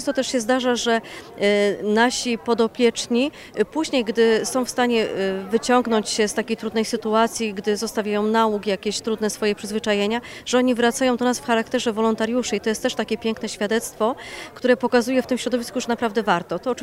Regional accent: Greater Poland Voivodeship, Poland; do mojej diecezji rodzinnej, bo pochodzę właśnie z diecezji kaliskiej

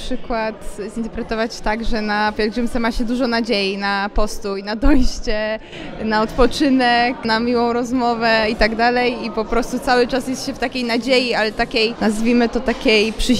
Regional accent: Odolanów, Greater Poland Voivodeship, Poland; Po pierwsze, pochodzę tutaj z Odolanowa, więc zdecydowanie jest mi ona najbliższa.

